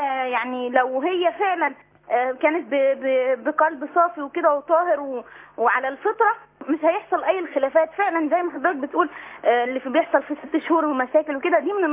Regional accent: Egypt; now in Saudi Arabia; أنا مصرية بس مقيمة في السعودية.

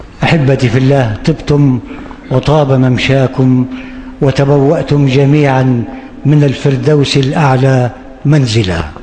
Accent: Egypt; قلت نعم أنا مصري.

